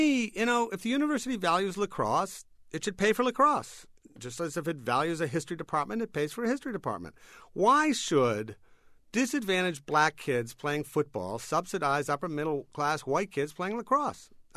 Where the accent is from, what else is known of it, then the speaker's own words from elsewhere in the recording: Providence, Rhode Island, United States; I grew up in Providence, Rhode Island, rooting for the Providence College Friars, which were the only game in town.